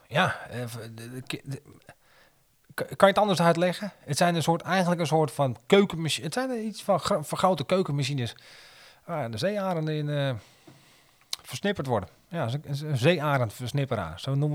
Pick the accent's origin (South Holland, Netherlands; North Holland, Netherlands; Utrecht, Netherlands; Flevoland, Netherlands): North Holland, Netherlands; Heerhugowaard; Ja, dan ging ik een bos rozen kopen, ergens bij een rozenkwekerij, bij ons in Herugowaard.